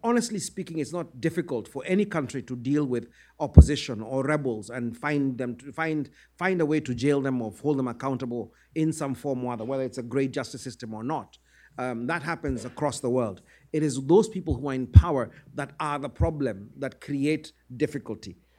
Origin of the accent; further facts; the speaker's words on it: Kenya; for me as a Kenyan, I keep asking myself, is Kenya better off with after the ICC intervention